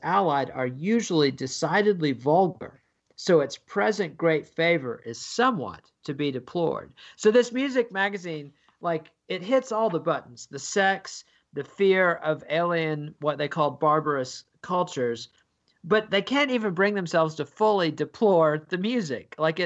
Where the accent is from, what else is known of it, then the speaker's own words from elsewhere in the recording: United Kingdom; as a Brit, you're more focused on England than most American historians